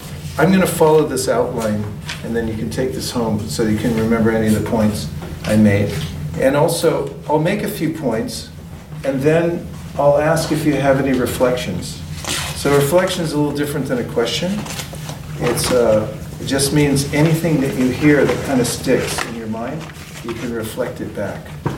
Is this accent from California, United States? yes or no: yes; Lafayette, California, United States; And I grew up in Lafayette, California, and when I was around 15 years old, I became an avid seeker.